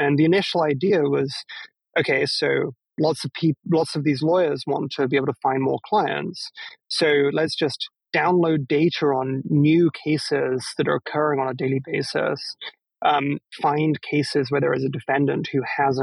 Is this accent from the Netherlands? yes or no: no; England, United Kingdom; moved away as an adult; So, after growing up in England, I took a gap year, spent a year traveling the world